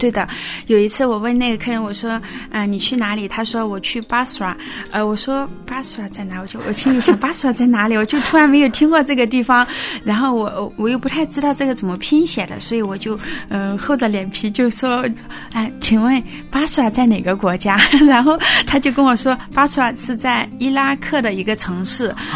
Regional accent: China; 外国人他问我是不是中国人，我说是的，他问我来自哪里

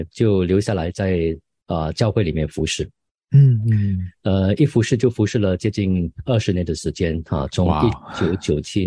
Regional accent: Singapore; moved away as an adult; also born or lived in London; 是的，我是新加坡人，那么1989年呢就过去英国伦敦读一个会计的文凭。

